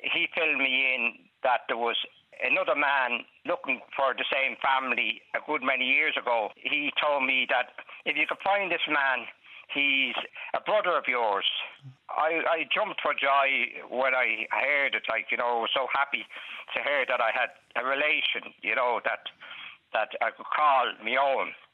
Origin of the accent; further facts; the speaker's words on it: Drogheda, County Louth, Ireland; also born or lived in Roscrea, County Tipperary; she gave birth to me in 1948. I was fostered out till I was four. Then I went on to Drogheda. I was moved around a lot, like, you know.